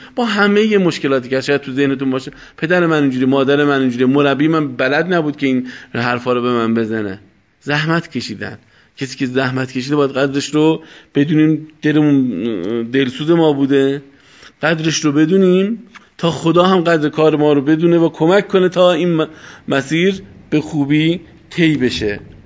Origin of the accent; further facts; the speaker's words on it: Iran; به هر حال ما ایرانی هستیم، تو این بلبشو داریم زندگی میکنیم